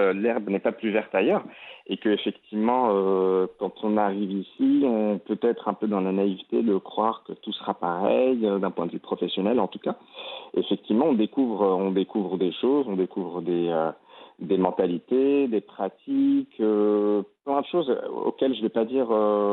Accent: Meknes, Fès-Meknès, Morocco; now in Tangier, Morocco; Non, j'ai grandi à Meknès.

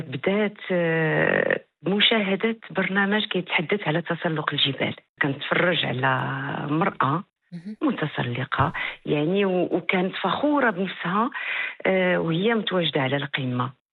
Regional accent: Morocco; إحنا مغاربة والجبل الرائع ديالنا طبقال

